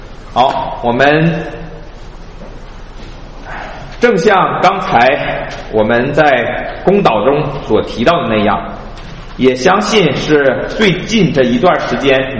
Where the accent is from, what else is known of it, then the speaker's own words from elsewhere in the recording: China; 包括我们原来所来自的中国那各样的无论是疫情还是各样的不公不义的事情